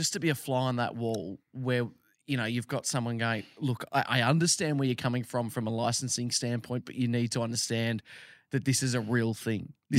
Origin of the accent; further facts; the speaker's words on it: Tasmania, Australia; Because I'm from Tasmania and it makes me so proud.